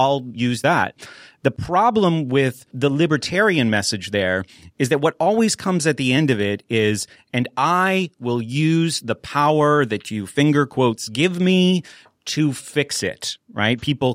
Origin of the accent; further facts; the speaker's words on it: New Hampshire, United States; now in Pittsburgh, United States; growing up in New Hampshire